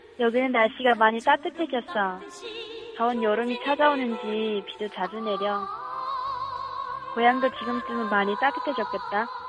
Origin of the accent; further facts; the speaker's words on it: North Korea; now in South Korea; 나와 같은 북한에서 온 학생들은 등록금을 면제해줘.